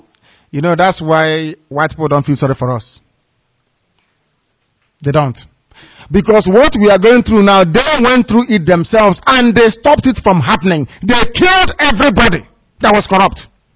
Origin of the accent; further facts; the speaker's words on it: South East, Nigeria; born there; I was born in Biafra land and that is where I will die. Not in Europe, God forbid.